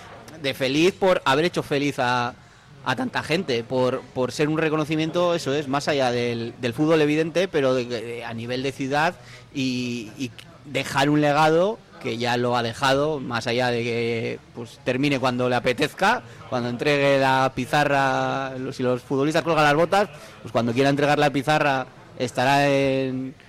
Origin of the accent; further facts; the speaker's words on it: Bilbao, Basque Country, Spain; somos de Bilbao, ¿no?